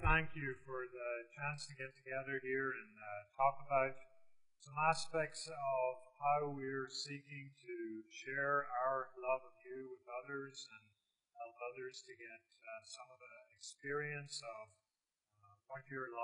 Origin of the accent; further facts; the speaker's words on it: Ireland; moved away as an adult; now in Ohio, United States; For those of you that don't know me, I was brought up in Ireland. I came to Ohio State where I was a PhD student